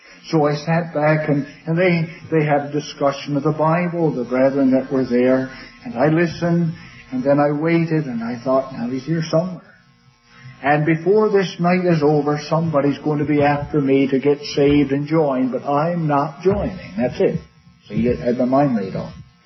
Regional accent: Newfoundland and Labrador, Canada; moved away as an adult; also born or lived in Calgary; And then after I graduated from university, I moved from Newfoundland to Calgary, and that's when I worked in the oil business in oil exploration research, and I spent a number of years there.

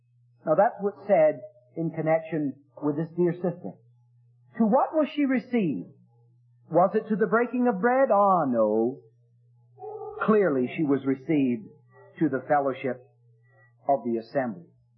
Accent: England, United Kingdom; now in Canada; When we came over from England, for example, we brought a letter of commendation from an assembly. But the assembly in Abbotsford didn't know anything about the assembly we came from.

